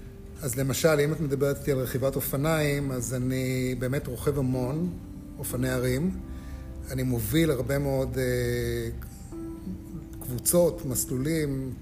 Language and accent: Hebrew; Kfar Shmaryahu, Central District, Israel; also born or lived in Tzahala; היה לנו בית סוכנות כזה בצהלה, אבא שלי היה אלוף בצהל בזמנו, וכשהייתי בן 10, שזה לפני יותר מ-50 שנה, אז עברנו לכפר שמריהו, כשזה עוד היה כפר, עם כל מיני רפתות וגני ירק למיניהם.